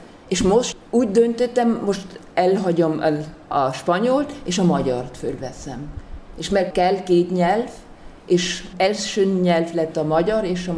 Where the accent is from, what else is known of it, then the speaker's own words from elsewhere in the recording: Vienna, Austria; born there; first language German; Hungarian is a second language; Én 57-ben születtem Bécsben.